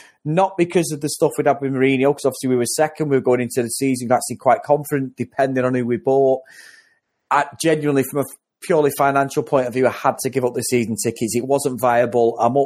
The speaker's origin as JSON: {"language": "English", "town": "Stretford", "region": "North West England", "country": "United Kingdom", "tie": "born or raised there", "said": "I've grew up at the Quadrant all my life. I'm 40 years old now. I grew up around the Quadrant, Firswood, Old Trafford, Stretford. That's where I'm from."}